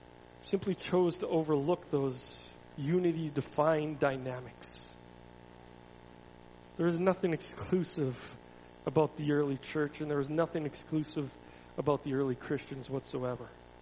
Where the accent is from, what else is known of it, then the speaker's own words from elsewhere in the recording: Canada; We're Canadian and we have small differences in our culture.